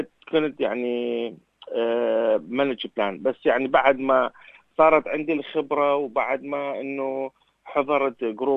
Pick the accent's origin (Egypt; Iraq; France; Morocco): Iraq; now in Australia; يعني ببلدي بالعراق ما كان عندنا